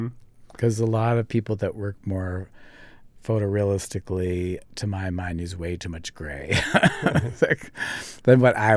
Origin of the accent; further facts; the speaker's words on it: Iowa, United States; When I first moved up here, I grew up in Iowa, so there's like no mountains.